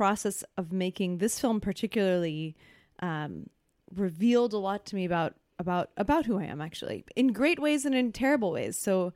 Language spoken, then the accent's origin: English; United States; The boring version, I guess, is that I'm a filmmaker from the United States.